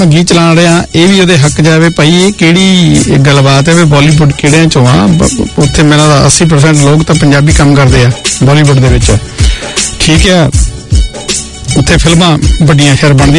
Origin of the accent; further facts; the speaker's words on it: Punjab, India; ਮੈਂ ਗੁਜਰਾਤ ਦਾ ਨਹੀਂ ਆ ਮੈਂ ਪੰਜਾਬ ਦਾ ਤੇ ਮੈਂ ਪੰਜਾਬੀ ਹੀ ਗੱਲ ਕਰਨੀ ਆ